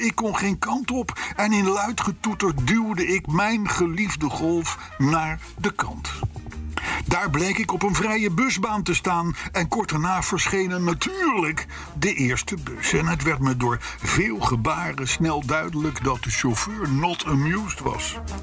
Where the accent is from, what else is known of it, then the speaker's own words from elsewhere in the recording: Enschede, Overijssel, Netherlands; Nee, ik kom uit Enschede.